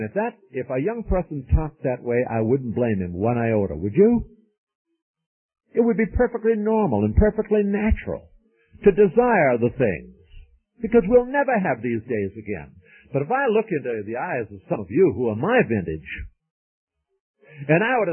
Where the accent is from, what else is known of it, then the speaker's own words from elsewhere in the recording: St. Petersburg, Florida, United States; it is up here, but around St. Petersburg where I live, we, and don't believe this, they typed off, I'm not from Miami, I'm from St. Petersburg.